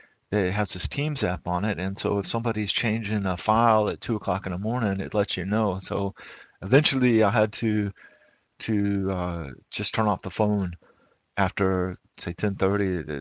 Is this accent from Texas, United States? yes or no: yes; Texas, United States; now in Germany; And as a Texan, of course, while I do agree that masks and social distancing are important.